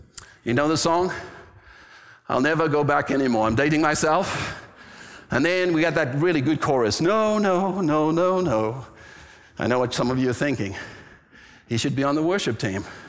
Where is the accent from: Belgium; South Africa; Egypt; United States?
South Africa; I was raised in South Africa. If you don't know yet, you will, because I'll say it again next week. I was raised during apartheid, legalized segregation.